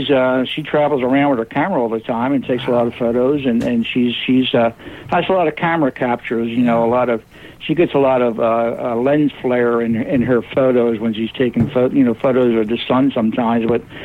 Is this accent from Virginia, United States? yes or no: no; New Jersey, United States; I'm from Jersey. I'll drive up to New York